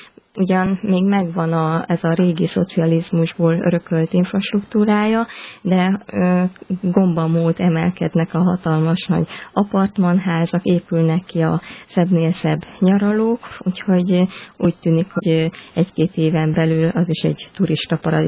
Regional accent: Hungary; mi rólunk is azt hitték, hogy lengyelek vagyunk, mert magyar, mint a fehér holló a Krím-félszigetbe nem járnak arra

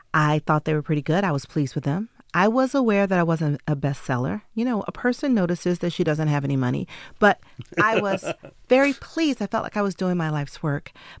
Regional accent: Atlanta, Georgia, United States; because I consider myself to be a Southern writer. I was born and raised in Atlanta.

